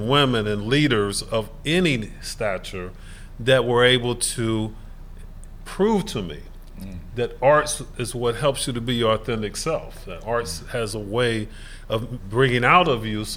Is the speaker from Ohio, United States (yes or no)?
yes; Cincinnati, Ohio, United States; I'm born and raised in Cincinnati, love it. This is a great community